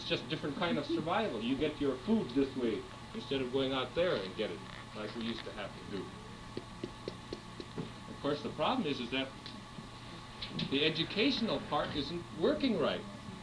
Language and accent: English; Ilepalurakku, United States; because I grew up in Ilepalurakku and I knew when I had to do my job